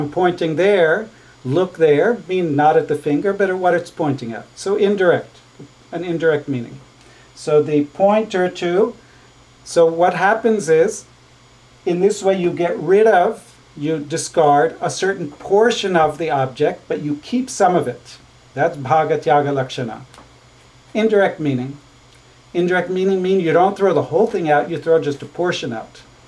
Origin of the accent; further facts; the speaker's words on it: Israel; English is a second language; The Hebrew word came, because I grew up with them in Israel